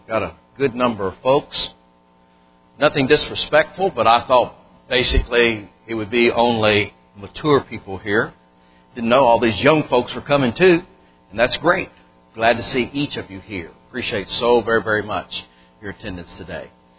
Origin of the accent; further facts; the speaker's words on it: Louisville, Kentucky, United States; I grew up in Louisville, Kentucky. There were a number of churches in the Louisville area that were 300 plus.